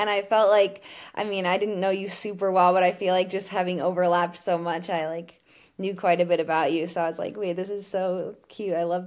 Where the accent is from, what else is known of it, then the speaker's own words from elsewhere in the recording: Colorado, United States; I grew up in Colorado. My parents did a bunch of like triathlons and Ironmans growing up.